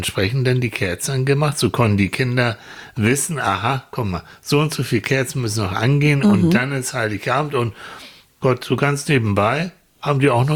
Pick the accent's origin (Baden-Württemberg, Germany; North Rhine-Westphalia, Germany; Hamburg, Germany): Hamburg, Germany; Wir kommen aus Hamburg, Annika und ich.